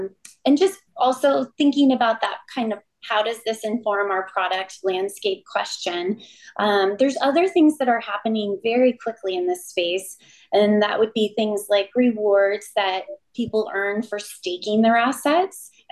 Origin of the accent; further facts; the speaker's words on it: California, United States; I'm from California originally